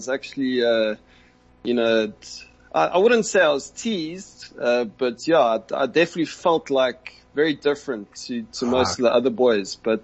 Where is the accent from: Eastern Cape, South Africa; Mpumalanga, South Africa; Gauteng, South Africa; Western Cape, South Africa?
Gauteng, South Africa; Johannesburg; born there; I was born in Joburg, actually.